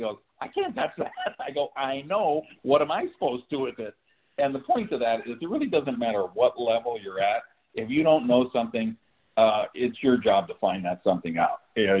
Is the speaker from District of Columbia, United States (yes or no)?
no; Reno, Nevada, United States; I grew up in Reno